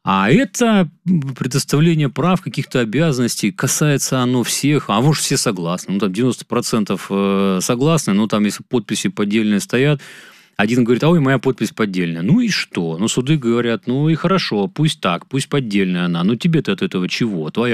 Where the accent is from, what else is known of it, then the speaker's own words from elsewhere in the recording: Moscow, Russia; Хотя, конечно, я как москвич, какие-то решения поддерживаю, какие-то могу не поддерживать.